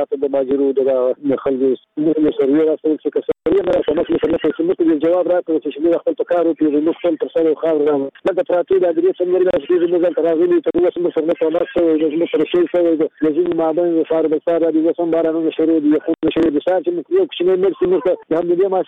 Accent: Murghab, Badghis, Afghanistan; now in Herat, Afghanistan; د بادغیس ولایت مرغاب ولسوالۍ زه اوس اوسېدونکی په هرات کې یم

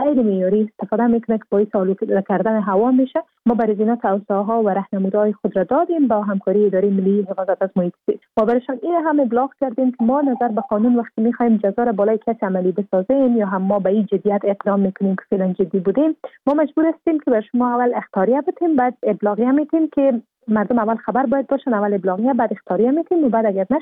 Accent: Afghanistan; به عنوان یک افغان

